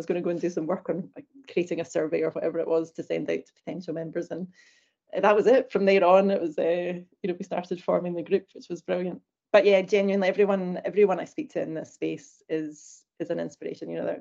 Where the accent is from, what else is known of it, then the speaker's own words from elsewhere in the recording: Glasgow, Scotland, United Kingdom; We realise we're both from Glasgow, so we've got a lot in common.